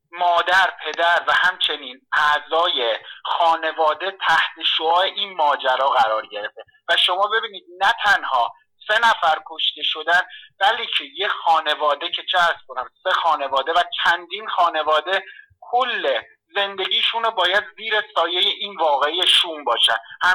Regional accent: Iran

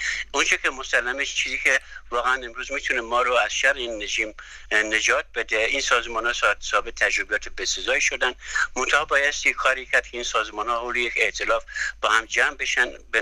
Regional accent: Iran; وظیفه ما خود ما ایرانیام هست که یک آلترناتیوی به وجود بریم

